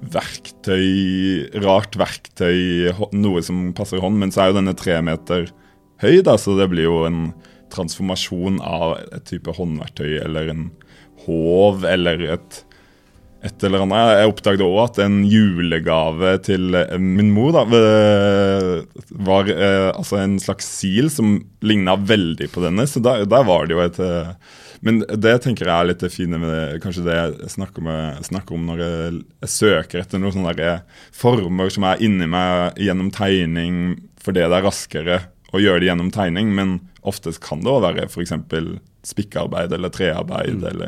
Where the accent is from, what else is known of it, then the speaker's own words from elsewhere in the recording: Lillesand, Agder, Norway; og så hadde jeg et slags sånn sommeratelier I min hjemby, som jeg brukte mye også.